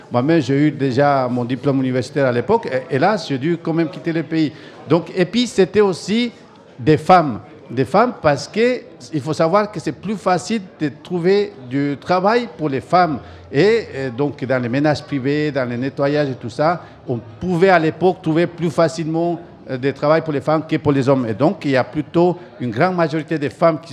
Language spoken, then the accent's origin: French; Ecuador; now in Switzerland; l'Équateur, il m'a vu naître, il m'a donné la formation, l'éducation, et puis la Suisse, il m'a donné le travail pour vivre